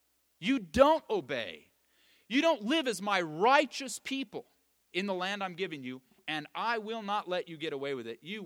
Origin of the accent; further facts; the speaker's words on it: California, United States; now in Iowa, United States; But I come from California, as you know, and as I grew up there, on television, you could see the stupidest criminals almost every day.